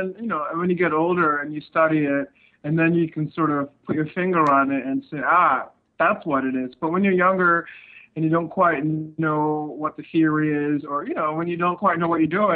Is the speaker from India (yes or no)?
yes; India; also born or lived in Middle East / Australia; I grew up not only in India, but like I was spent time in the Middle East, spent time growing up in like Australia, in different parts of Asia